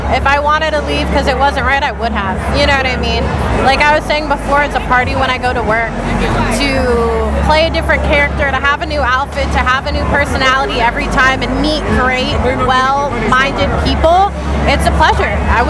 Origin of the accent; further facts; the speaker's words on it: New York, United States; It's my first time in Exotica, but I'm from New York, so I've crossed the border a few times.